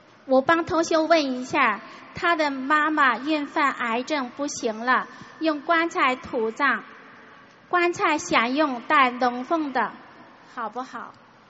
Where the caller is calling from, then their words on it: Italy; 我意大利的。